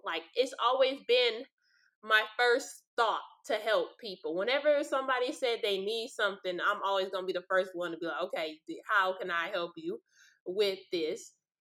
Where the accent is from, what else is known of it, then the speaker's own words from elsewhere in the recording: Los Angeles, California, United States; but we had a house in Los Angeles. By the way, I'm from Los Angeles.